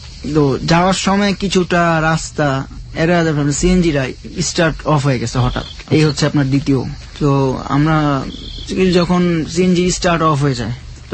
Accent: Dhaka, Dhaka Division, Bangladesh; আমরা ঢাকার ছেলে

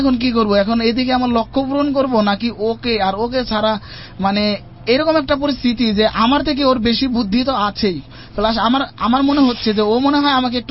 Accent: Faridpur, Dhaka Division, Bangladesh; now in Dhaka, Bangladesh; আমাদের বাড়ি যেহেতু ফরিদপুরে, তো ওইখানে ট্রলার বা ছিপোর্ডে যেতে হবে

